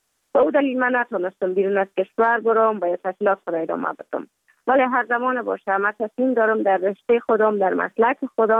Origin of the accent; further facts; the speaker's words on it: Kabul, Afghanistan; also born or lived in Mazar-i-Sharif; که بعد از تولد من تا 5 سالگی ما در مزار بودیم، بعد نقل کابل شدیم چون به اساس کاروبار که پدر جانم داشت ما در کابل زندگی نکردیم و من مکتب در اونجا خواندم. دوره طفولیت ما هم در کابل سپری کردیم،